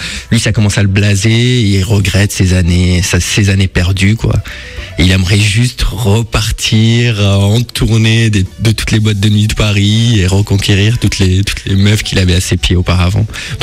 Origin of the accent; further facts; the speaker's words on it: Algeria; moved away as an adult; now in France; j'ai grandi en Algérie jusqu'à l'âge de 18 ans et je suis arrivé en France dans une cité.